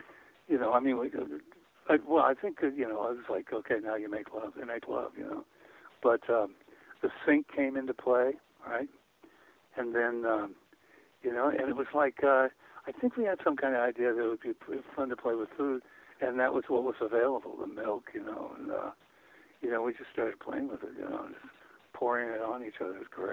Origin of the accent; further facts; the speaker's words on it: Hollywood, California, United States; growing up in Hollywood and watching people come out here